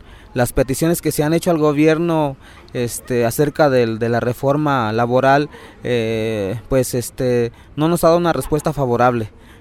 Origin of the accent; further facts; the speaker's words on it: Michoacán, Mexico; venimos del estado de Michoacán, de la sección 18. Nosotros somos maestros de educación indígena, ahí en el estado de Michoacán, donde se habla la lengua purépecha.